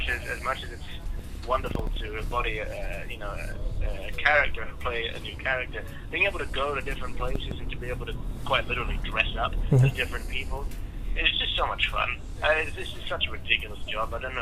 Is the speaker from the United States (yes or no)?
no; Australia; I'm Australian. I grew up in Australia, and we have a fairly limited history, especially compared to the rest of the world.